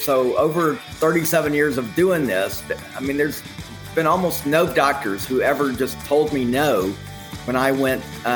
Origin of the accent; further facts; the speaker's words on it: Atlanta, Georgia, United States; But, you know, growing up in Atlanta, I was always interested in issues of faith